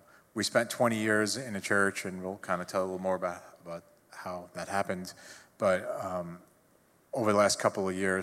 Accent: New York, United States; now in Burbank, United States; The more I speak, you'll figure out that I am from New York. Mm-hmm. And we've been here for 22 years now.

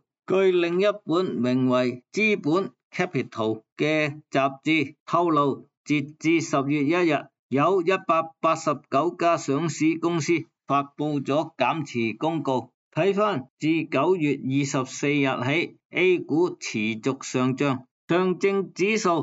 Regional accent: Hong Kong; 以我们香港人的讲法，这个就是趁机会出货咯

